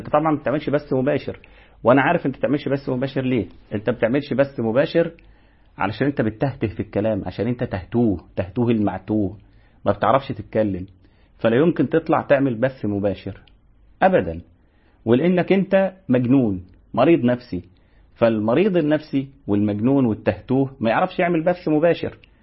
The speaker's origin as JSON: {"language": "Arabic", "country": "Egypt", "said": "عندنا في مصر"}